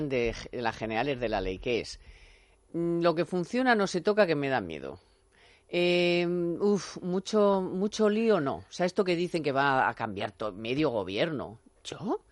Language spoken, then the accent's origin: Spanish; Spain